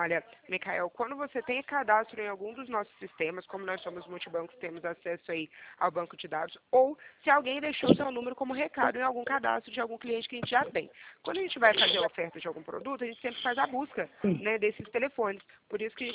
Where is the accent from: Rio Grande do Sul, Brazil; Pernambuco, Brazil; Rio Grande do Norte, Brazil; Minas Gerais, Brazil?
Minas Gerais, Brazil; moved away as an adult